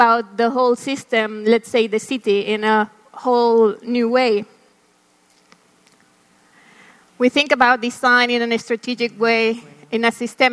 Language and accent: English; Mexico City, Mexico; English is a second language; also born or lived in Helsinki, Finland; And that was the amazing Mexico City. and where I born and live now, and I say now because I moved back from Helsinki, actually, and last year.